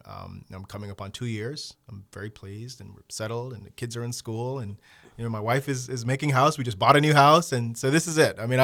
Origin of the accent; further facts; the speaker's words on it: Jamaica; Growing up in Jamaica, my uncle was quite an influence on us.